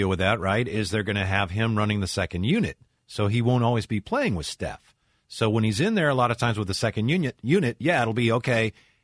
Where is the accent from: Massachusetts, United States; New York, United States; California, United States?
California, United States; Vallejo; Growing up in Vallejo, you know, and we take the bus to Candlestick to see the Giants.